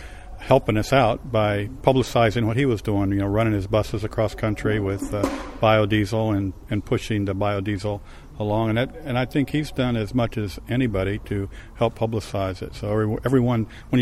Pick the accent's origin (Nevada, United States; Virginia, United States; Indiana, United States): Virginia, United States; Richmond; I'm from Richmond, Virginia.